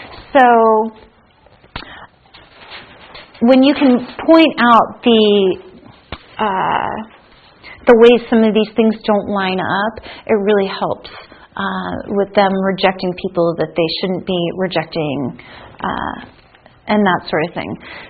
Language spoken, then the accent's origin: English; Harrisburg, Pennsylvania, United States; my hometown where I grew up in Harrisburg, Pennsylvania.